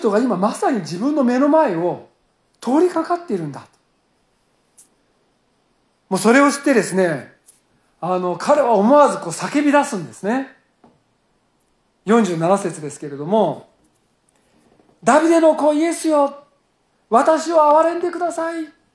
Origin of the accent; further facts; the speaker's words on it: Tokyo, Japan; 私は東京で生まれて東京で育ったんですけども